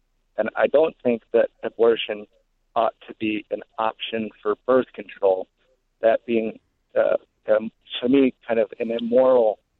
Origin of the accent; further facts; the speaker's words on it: United States; I'm also an American, and I believe in life, liberty, and the pursuit of happiness.